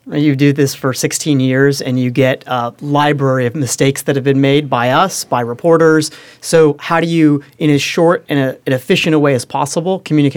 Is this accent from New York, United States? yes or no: no; Cincinnati, Ohio, United States; So I grew up in Cincinnati, Ohio, right?